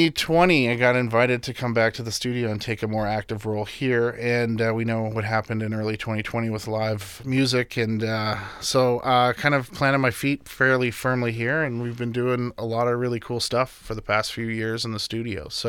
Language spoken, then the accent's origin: English; Winnipeg, Manitoba, Canada; I'm originally from Canada, Winnipeg, Manitoba. I grew up somewhat around the industry.